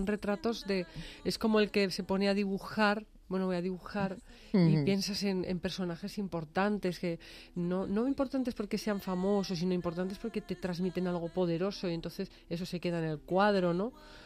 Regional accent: Madrid, Community of Madrid, Spain; born there; also born or lived in United States / Argentina; Yo nací en Madrid, viví en Estados Unidos, viví en Argentina, vengo de una familia flamenca.

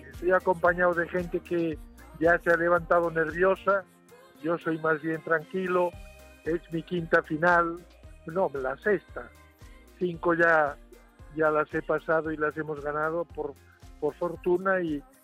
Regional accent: Galicia, Spain; yo siendo gallego

